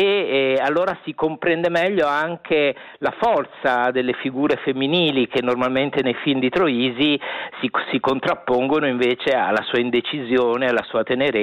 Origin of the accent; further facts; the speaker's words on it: Naples, Campania, Italy; una Napoli che mi è molto cara, essendo anch'io napoletano